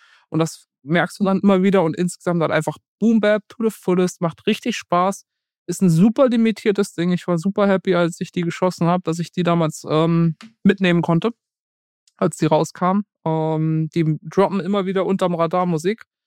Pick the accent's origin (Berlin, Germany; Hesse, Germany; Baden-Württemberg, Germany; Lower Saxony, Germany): Baden-Württemberg, Germany; Mannheim; Ich bin auch in Mannheim aufgewachsen